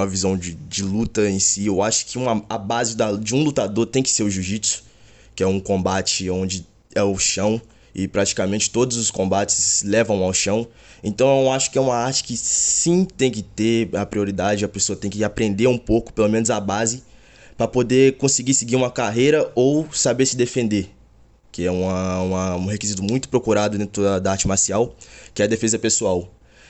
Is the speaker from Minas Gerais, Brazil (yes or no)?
yes; Nanuque, Minas Gerais, Brazil; born there; Não, eu sou nascido em Nanuque, mas morei a maior parte da minha vida dentro da zona de Mucuri.